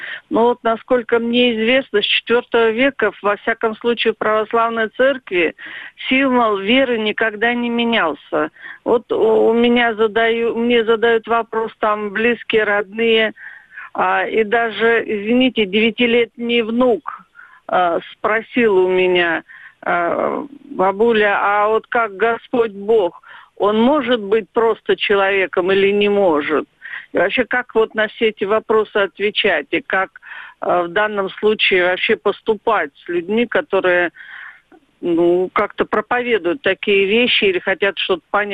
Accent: Moscow, Russia; я из Москвы.

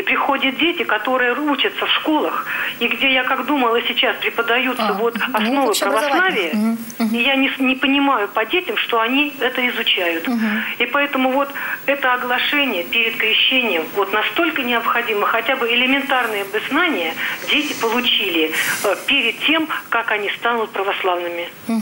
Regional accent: Kemerovo, Kemerovo Oblast, Russia; Я из Кемерово.

